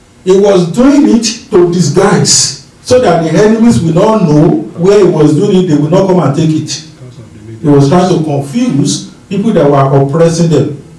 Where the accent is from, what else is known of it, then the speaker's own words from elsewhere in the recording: Ekiti, Nigeria; accent: Nigerian; My Nigerian accent, okay? My Ekiti dialect, okay? My thick dark skin, okay?